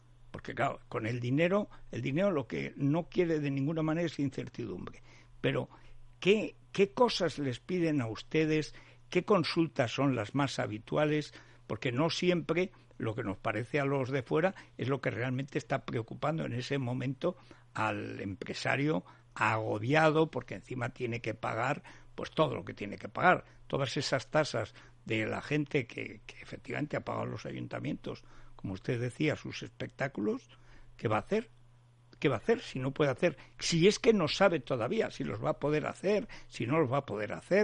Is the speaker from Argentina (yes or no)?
no; Castilla-La Mancha, Spain; yo contaba lo de mi pueblo, pero es que, aparte que barro siempre que puedo para casa, porque si no, el de Teruel al piste nunca barrera, pero lo fundamental, ¿qué hacemos nosotros a 4 kilómetros de Guadalajara